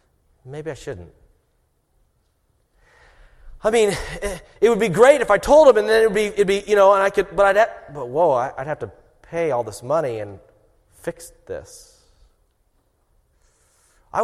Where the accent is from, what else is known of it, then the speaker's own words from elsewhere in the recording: South Carolina, United States; I'm from South Carolina. And in South Carolina, you know, we've got all these different seasons.